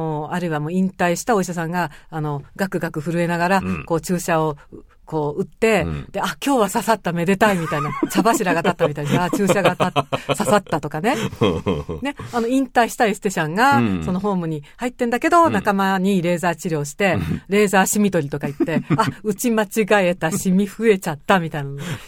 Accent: Yokohama, Kanagawa, Japan; 私地元横浜ですから、できればベイサイド で、

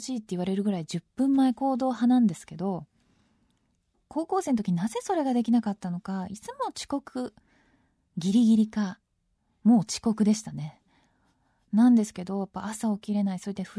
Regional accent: Tokyo, Japan; なんか本能的に知ってた気がする東京育ちとして

